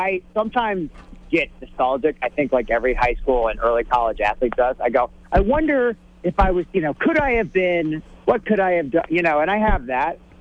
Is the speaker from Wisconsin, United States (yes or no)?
no; Saint Paul, Minnesota, United States; Yeah, that's right. I was born in St. Paul and I lived in a lot of different places in the Twin Cities. I moved about 13 times.